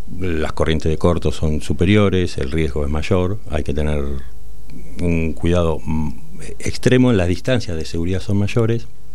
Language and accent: Spanish; San Justo, Buenos Aires Province, Argentina; Vengo de San Justo